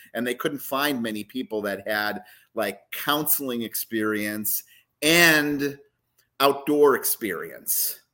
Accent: Florida, United States; And I was from, and I grew up in Florida.

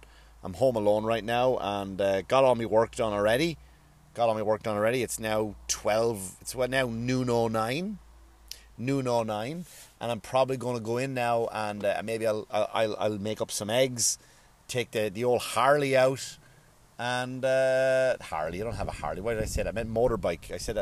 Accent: Ireland; it's okay for me because I'm from Ireland, and I guess I do have an appreciation of my country, my culture

